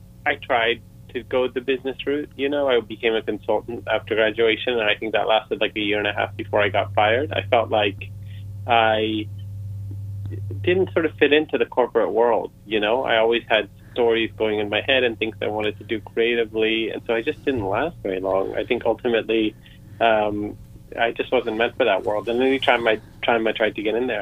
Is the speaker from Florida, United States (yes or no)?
yes; Miami, Florida, United States; also born or lived in New York; Yep, I'm here right now. In fact, I'm in Miami, you know, because this is my hometown. So once the pandemic hit New York, I was like, all right, I'm out.